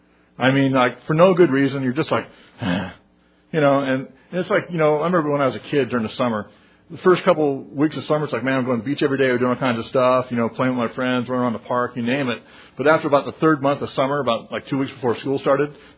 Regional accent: California, United States; yeah, we're from California.

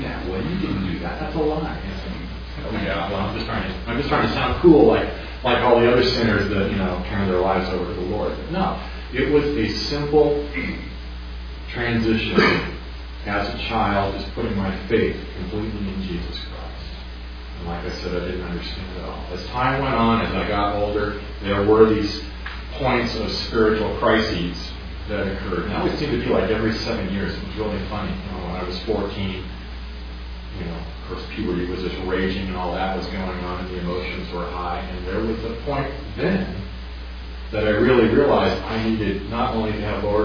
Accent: California, United States; I was just a kid growing up in Southern California, just thinking, oh, this is just normal life.

